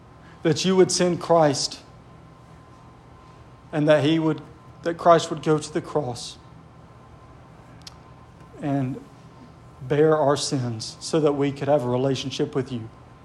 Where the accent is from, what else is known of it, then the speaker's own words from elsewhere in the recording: Tupelo, Mississippi, United States; I was the last from Tupelo, Mississippi to be expected to move to New Orleans and go to a seminary, let alone be a pastor or a preacher